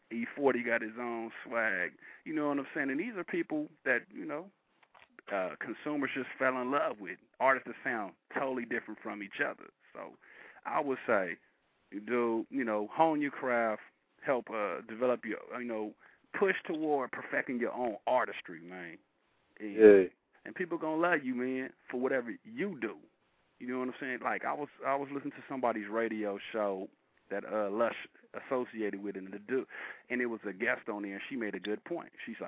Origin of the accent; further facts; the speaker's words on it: Bay Area, California, United States; I'm from the Bay, man. I'm from the Bay Area, right?